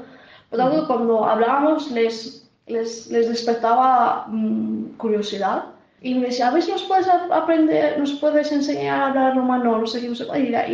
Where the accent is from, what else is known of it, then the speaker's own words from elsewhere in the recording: Spain; para los que somos de España